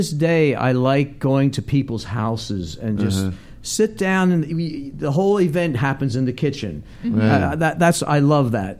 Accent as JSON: {"language": "English", "region": "New Jersey", "country": "United States", "said": "Yeah, New Jersey side of Philadelphia."}